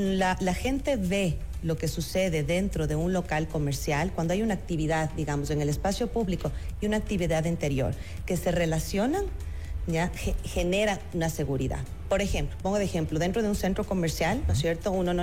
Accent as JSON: {"language": "Spanish", "region": "Pichincha", "country": "Ecuador", "tie": "born or raised there", "said": "yo crecí en la Mariscal porque mi abuela vivía en la Cala Mi Reina Victoria."}